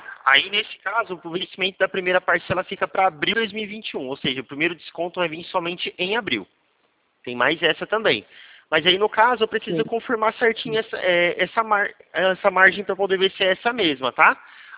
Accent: Presidente Prudente, São Paulo, Brazil; Eu sou de Presidente Prudente.

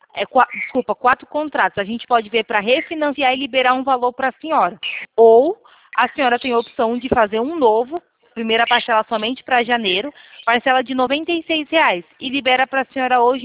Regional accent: Itatiba, São Paulo, Brazil; Eu sou daqui de São Paulo, Itatiba, interior.

